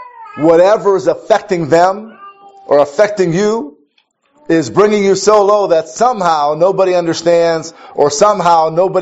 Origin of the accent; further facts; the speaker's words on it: Minneapolis, Minnesota, United States; also born or lived in Kansas City; I am from Minneapolis, Minnesota. I spent some time living in Kansas City when I was a little boy.